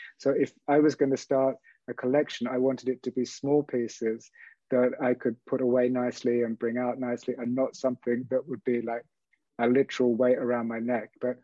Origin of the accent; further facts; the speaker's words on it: United Kingdom; because I'm British, but I'm based in EU.